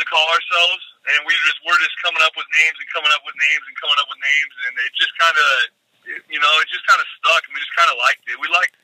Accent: Gresham, Oregon, United States; I'm from Gresham, Oregon, one city east of Portland.

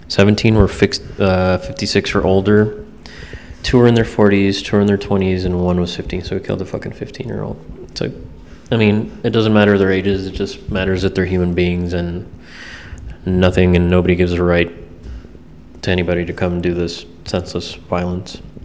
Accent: United States; born there; I'm born in the United States. I'm an American, but I feel like I'm Mexican too. Soy bilingüe, I'm bilingual.

